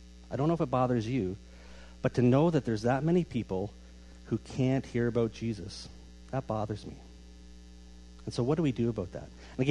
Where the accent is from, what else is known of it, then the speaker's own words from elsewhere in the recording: Ontario, Canada; I grew up here in Ontario.